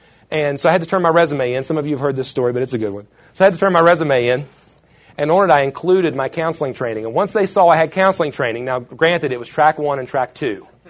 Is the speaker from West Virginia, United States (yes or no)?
yes; West Virginia, United States; I pastor a small church in a small town in my home state of West Virginia.